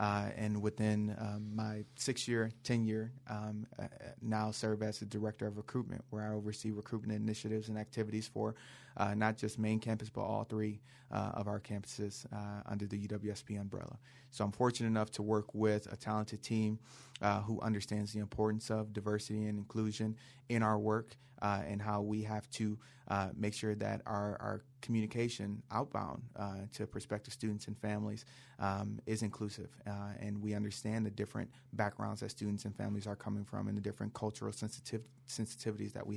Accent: Detroit, Michigan, United States; I came from Detroit, Michigan. Unfortunately, that does make me a diehard Lions fan.

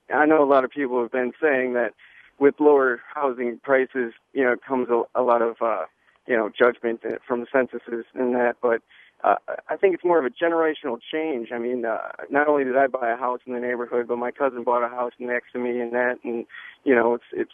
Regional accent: Racine, Wisconsin, United States; Well, I was born and raised in Racine, and I really got to say I love this town.

